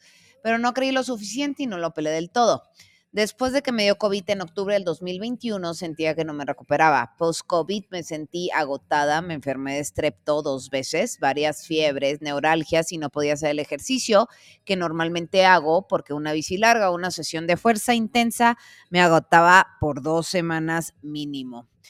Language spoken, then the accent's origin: Spanish; Guaymas, Sonora, Mexico; Por si no sabías, soy de Guaymas, Sonora.